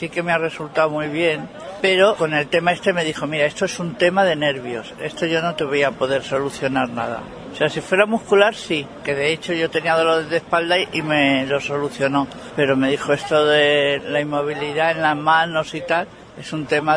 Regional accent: Madrid, Community of Madrid, Spain; yo soy de Madrid, tengo familia en Madrid, de médicos.

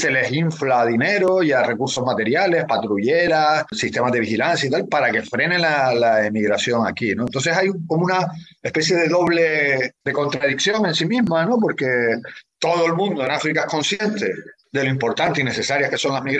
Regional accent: Canary Islands, Spain; te digo Venezuela, Cuba porque soy de Canarias

